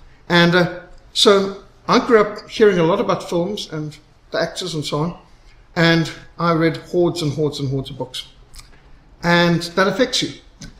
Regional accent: Zimbabwe; I was brought up in Rhodesia. We were sanctioned.

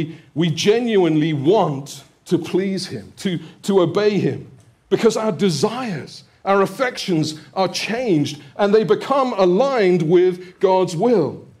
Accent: United Kingdom; My passport is a little bit different, because I'm a British citizen.

